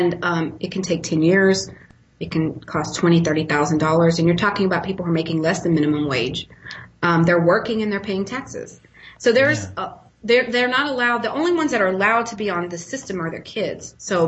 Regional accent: United States; people don't look at me and know I'm from the United States.

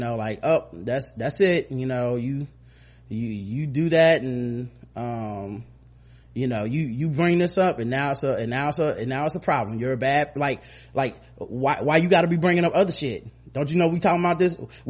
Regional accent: Cleveland, Ohio, United States; I was born and raised in Cleveland, and the fact that they decided to do the RNC here pissed me and the whole city off.

